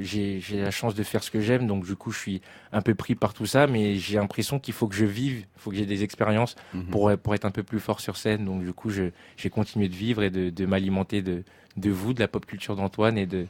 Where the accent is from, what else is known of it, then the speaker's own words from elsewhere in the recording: Republic of the Congo; Nous, on est du Congo-Brazza, vous voyez. Donc, du coup, j'ai de la famille zaïroise.